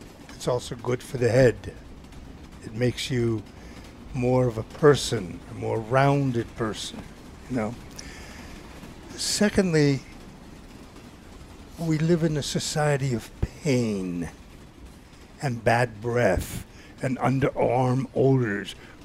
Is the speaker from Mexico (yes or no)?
no; Italy; English is a second language; now in Montclair, United States; So when I came to this country way long ago in 1951, I didn't speak English. I was Italian, so that was not too good during that time. And I settled down in Montclair, New Jersey.